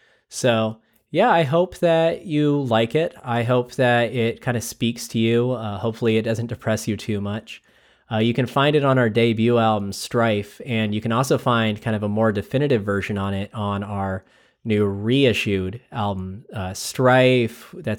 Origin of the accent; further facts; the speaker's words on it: Long Beach, California, United States; We're from Long Beach, California, and this song is